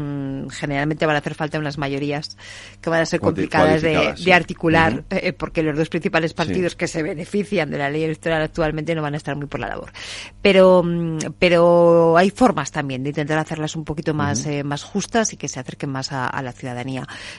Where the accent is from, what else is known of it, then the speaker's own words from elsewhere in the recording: Aragon, Spain; en Aragón, en mi tierra